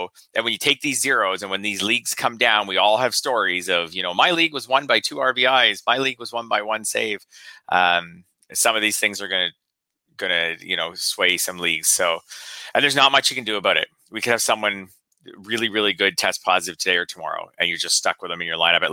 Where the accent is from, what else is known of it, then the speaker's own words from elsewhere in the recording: Canada; especially for me as a Canadian.